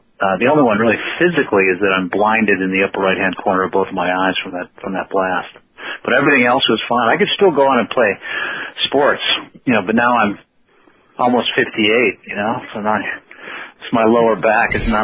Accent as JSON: {"language": "English", "region": "Michigan", "country": "United States", "tie": "born or raised there", "moved": "as an adult", "said": "I was raised just outside of Detroit. And then, you know, I was there until I was about 18 years old. I left."}